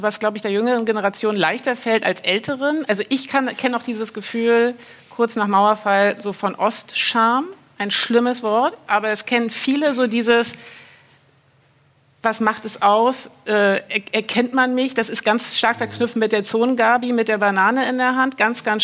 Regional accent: Parchim, Mecklenburg-Vorpommern, Germany; Ich bin aus Parchim.

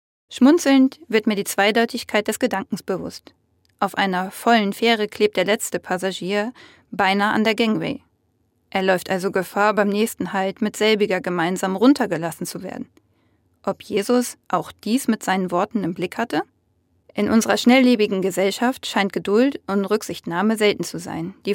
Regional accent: Hamburg, Germany; Theologiestudentin aus Hamburg. Als Hamburgerin komme ich mit verschiedensten Verkehrsmitteln in die Innenstadt.

